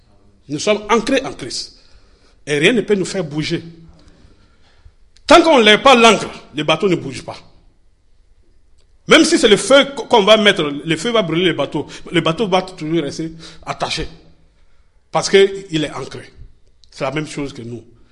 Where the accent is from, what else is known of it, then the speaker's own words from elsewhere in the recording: Burkina Faso; Chez nous au Burkina, quand tu parles de l'encre, les gens ne connaissent pas.